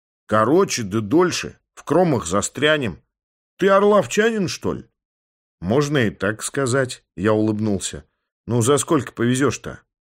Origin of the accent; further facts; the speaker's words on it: Moscow, Russia; Я хоть и вырос в Москве, но вопросом, есть ли жизнь за МКАДом, не задавался.